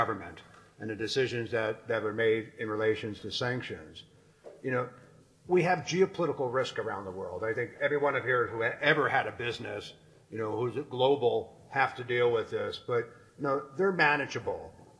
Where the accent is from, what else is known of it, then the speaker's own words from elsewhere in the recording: United States; And so as an American, you know, I was basically had to recuse myself